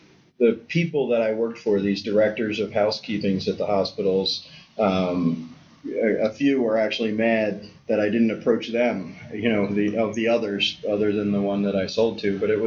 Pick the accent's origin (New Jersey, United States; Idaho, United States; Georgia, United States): New Jersey, United States; Sure. I grew up in New Jersey, family of 10.